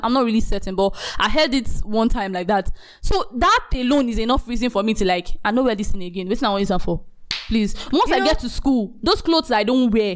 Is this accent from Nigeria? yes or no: yes; Apapa, Lagos, Nigeria; we grew up in Apapa, the port side, we're very, very open to thrift.